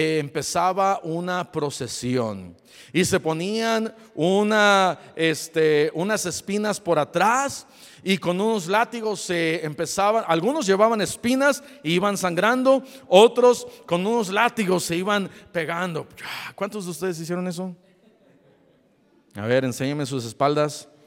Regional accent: Iguala, Guerrero, Mexico; Yo recuerdo creciendo allá en Iguala, Guerrero, hermosa ciudad.

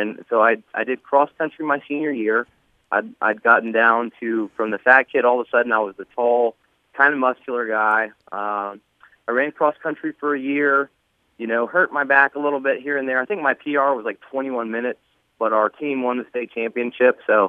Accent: Georgia, United States; You know, I'm from Georgia, so he's Pawpaw.

